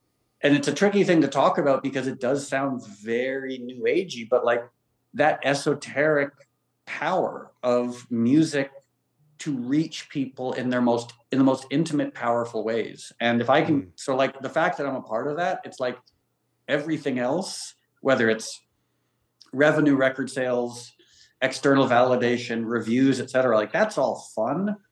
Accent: New York, United States; because I was born in New York. I spent most of my life living in New York, and going back, because I don't live there anymore.

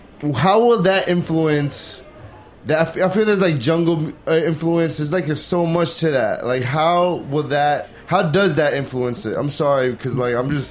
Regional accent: United States; As an American, that's what I hear.

